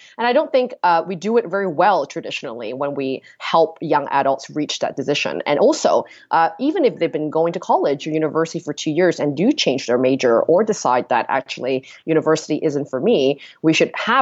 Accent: Kuala Lumpur, Federal Territory of Kuala Lumpur, Malaysia; also born or lived in Penang; I was born in Malaysia, in Penang, you know, the mecca of great Southeast Asian food. I'm a bit biased, but it truly is the best food in Southeast Asia. And it's a little island, you know, not much to do. We moved to Kuala Lumpur when I was about 6 years old.

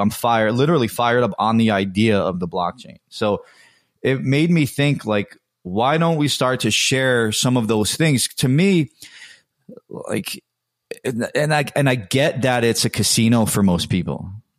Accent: New York, United States; growing up in the New York area, having access to things that other people couldn't get access

